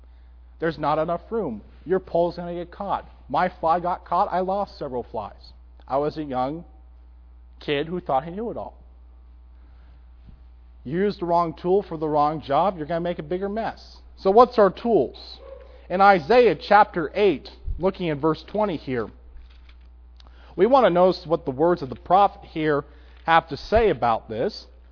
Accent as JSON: {"language": "English", "region": "Oregon", "country": "United States", "tie": "born or raised there", "said": "Now, growing up in Oregon, where water is plenty, my fishing pole down here has been sorely underused."}